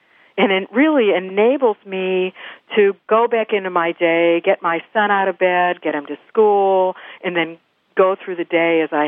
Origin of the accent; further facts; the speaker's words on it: Midwest, United States; I'm a Midwesterner, but just having been here for the last 5 years